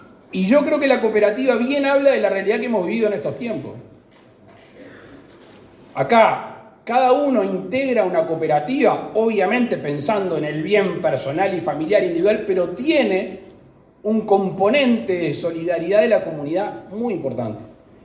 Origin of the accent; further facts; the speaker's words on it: Colonia, Uruguay; yo soy de acá del Pago, mi familia materna es de Colonia, yo soy bautizado en Tararira